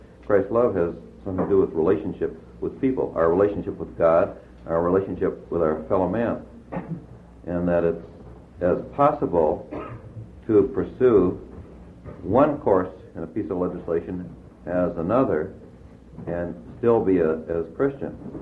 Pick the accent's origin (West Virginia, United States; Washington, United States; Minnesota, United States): Minnesota, United States; Nerstrand; the people in the church I grew up in Nerstrand, Minnesota, too